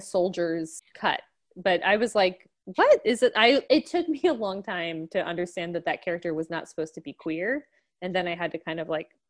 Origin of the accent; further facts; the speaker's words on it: New York, United States; don't worry, I'm a New Yorker.